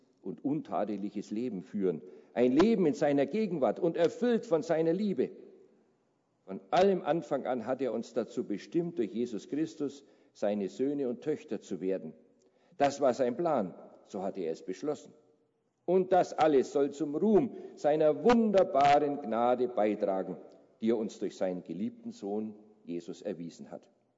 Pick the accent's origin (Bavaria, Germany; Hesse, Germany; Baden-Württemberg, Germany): Bavaria, Germany; Nuremberg; ungefähr so wie die Stadt Nürnberg, das ist meine Heimatstadt, da bin ich geboren.